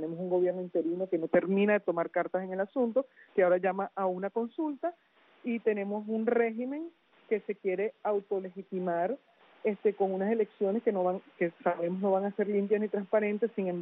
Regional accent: Venezuela; me alegra como venezolana

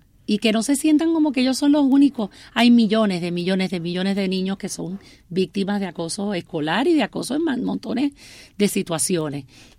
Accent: Puerto Rico; como puertorriqueña me sentí con la necesidad de escribirlo

